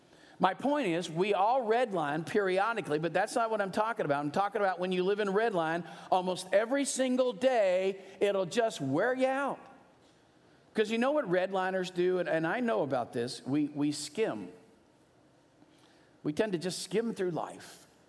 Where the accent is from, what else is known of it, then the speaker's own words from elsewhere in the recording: Louisville, Kentucky, United States; when I was a kid, you know how many television stations we had growing up in Louisville?